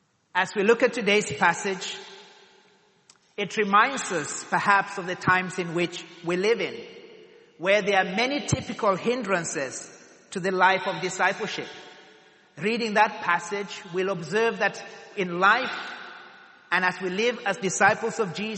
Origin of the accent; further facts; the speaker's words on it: Kenya; now in Ashford, United Kingdom; My family and I come from Kenya, but we live in Ashford, just down the road from here.